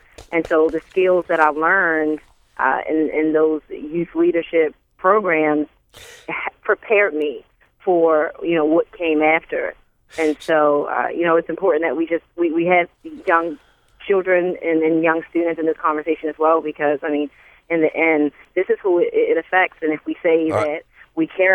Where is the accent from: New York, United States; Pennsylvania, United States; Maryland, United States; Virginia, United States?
Maryland, United States; Baltimore; So, you know, growing up in Baltimore City for students, we see that there is already a lack of opportunity